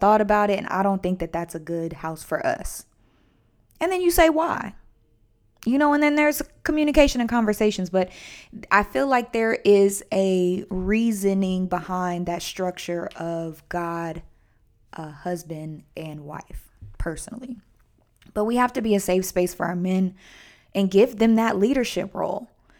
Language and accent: English; United States; I'm not a UK person. I'm an American.